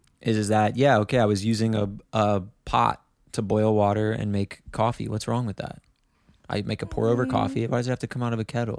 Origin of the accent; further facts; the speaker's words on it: Cincinnati, Ohio, United States; Where are you from? I'm from Cincinnati. Oh, you put fucking chili on spaghetti and a mountain of cheese on top.